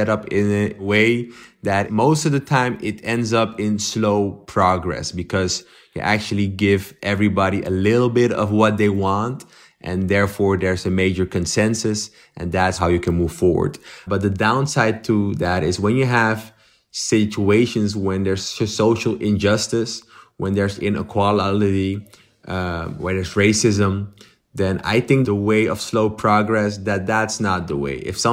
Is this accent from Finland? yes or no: no; Amsterdam, North Holland, Netherlands; I'm 30 years old, and I was born and raised in Amsterdam, where I still live. My father, he's from a country in South America called Suriname. And my mother, she's from Ghana.